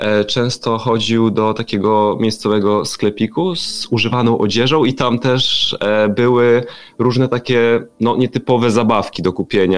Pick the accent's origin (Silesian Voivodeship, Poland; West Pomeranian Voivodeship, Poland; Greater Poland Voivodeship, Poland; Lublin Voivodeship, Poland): Lublin Voivodeship, Poland; Łuków; Można tak powiedzieć, moje rodzinne miasto.